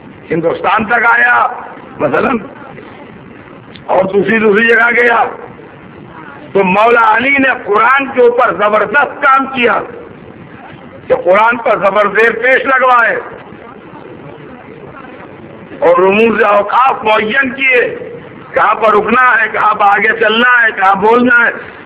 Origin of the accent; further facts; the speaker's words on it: Lucknow, Uttar Pradesh, India; born there; اس لیے کہ اردو ہماری مادری زبان ہے نا، ہم لکھنؤ میں پیدا ہوں گے، ہم سے اردو کی غلطی ہونا بہت مشکل ہے.